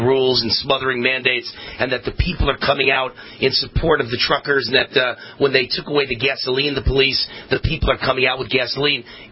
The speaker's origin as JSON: {"language": "English", "region": "New York", "country": "United States", "said": "I put it a little differently, but you know, then I'm from New York."}